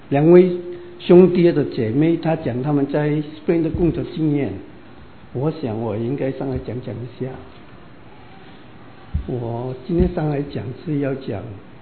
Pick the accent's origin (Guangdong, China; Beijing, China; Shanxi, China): Guangdong, China; Xinhui; 我是新会人